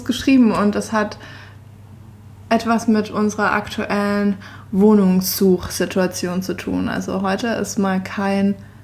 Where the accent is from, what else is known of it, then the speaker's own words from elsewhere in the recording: Stuttgart, Baden-Württemberg, Germany; danach bin ich in Stuttgart, meine Heimat.